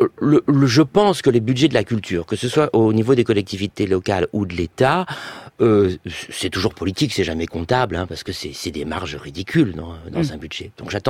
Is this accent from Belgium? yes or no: no; France; first language French; Moi, je suis français, absolument français, pas de doute, je parle français, ma langue c'est le français.